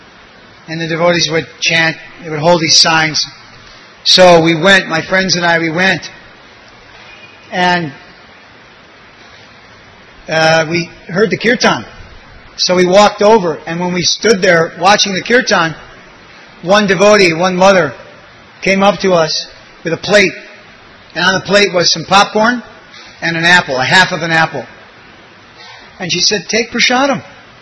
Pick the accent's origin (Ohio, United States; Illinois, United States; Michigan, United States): Michigan, United States; And, you know, I grew up in Michigan. That state is famous for apples.